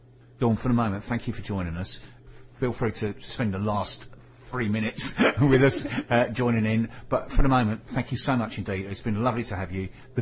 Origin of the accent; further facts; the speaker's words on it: London, United Kingdom; I'm from West London, not East London.